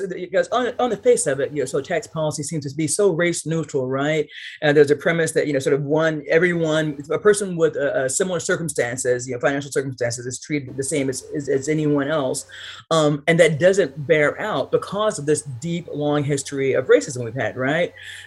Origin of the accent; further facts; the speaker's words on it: Tennessee, United States; Like my home state of Tennessee, where there is no state income tax.